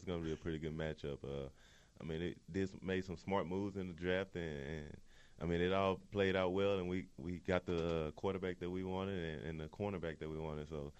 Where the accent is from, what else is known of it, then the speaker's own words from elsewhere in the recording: Texas, United States; Yeah, I'm from Texas, so I'm way south, and this is way north.